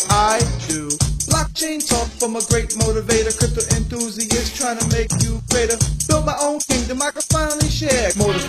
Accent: Shannon County, South Dakota, United States; I'm Native American, born and raised in Shannon County, is where I ate most of my maize.

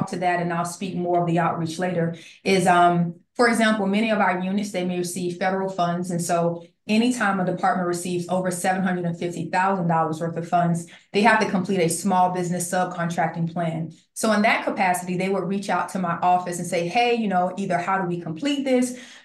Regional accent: Miami, Florida, United States; now in Gainesville, United States; Yeah, so I'm originally from Miami. So when I made my way to the big city of Gainesville, it was actually a transition.

